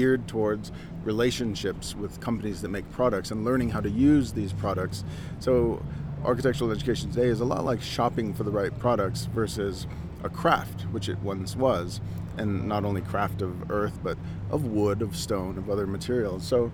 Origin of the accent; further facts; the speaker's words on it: Colorado, United States; I'm from the San Luis Valley, but I'm also a professor of architecture at the University of California, Berkeley.